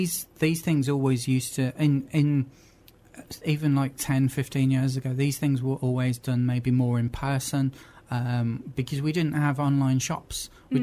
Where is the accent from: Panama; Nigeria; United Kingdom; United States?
United Kingdom; I find that we as British people are very polite about what we